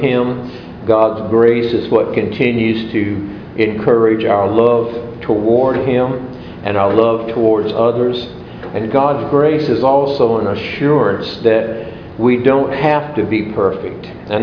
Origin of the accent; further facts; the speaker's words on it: Southern United States, United States; And growing up in the Bible Belt, when pretty much everyone has been in Sunday school